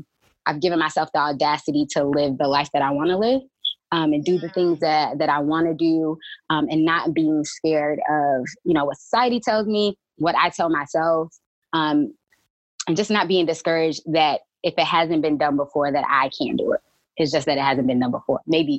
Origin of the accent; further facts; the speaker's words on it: Bethel, North Carolina, United States; I rep the 252 all day. I'm from Bethel, North Carolina.